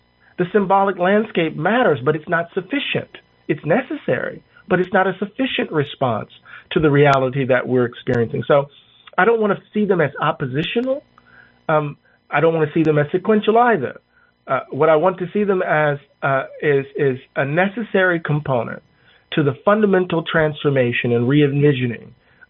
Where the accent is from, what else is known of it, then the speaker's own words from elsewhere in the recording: Mississippi, United States; As a kid growing up in Mississippi, Sam, I found myself celebrating Stonewall Jackson.